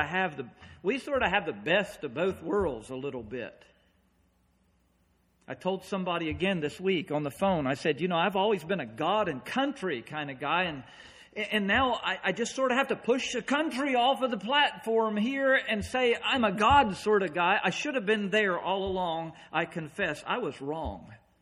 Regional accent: United States; Right now, I don't have any peace about being an American. I'm glad I'm here.

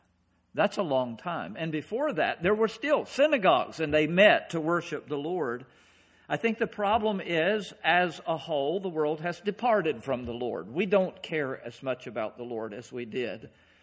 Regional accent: North Carolina, United States; moved away as an adult; also born or lived in Pennsylvania; I grew up in North Carolina, moved as a young married man to Pennsylvania. Now here I am in Maine.

